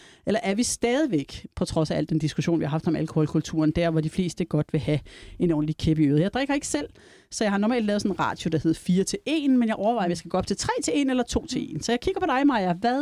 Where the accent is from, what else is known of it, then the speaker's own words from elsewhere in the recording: Region of Southern Denmark, Denmark; jeg er jo som sagt oprindelig sønderjyde